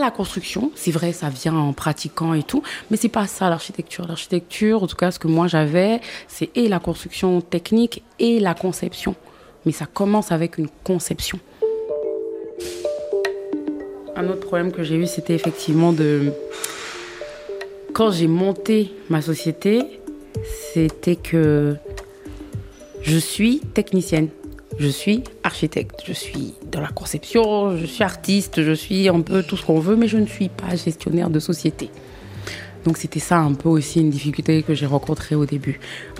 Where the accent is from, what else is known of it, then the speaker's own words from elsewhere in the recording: Libreville, Estuaire, Gabon; also born or lived in Franceville / Montreal; Je suis née ici, au Gabon, plus précisément à Franceville. J'ai grandi ici, à Libreville.